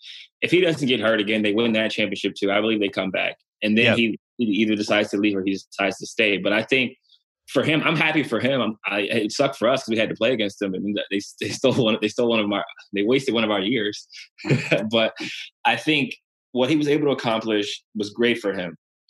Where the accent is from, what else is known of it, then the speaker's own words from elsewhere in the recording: Ohio, United States; or they see I'm from Ohio, so my dad reads the paper every day